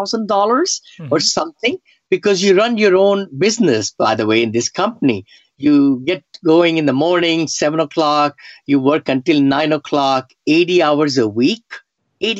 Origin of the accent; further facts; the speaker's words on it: India; now in United States; Actually, I am from India. I'm a mechanical engineer. I was working there, engineering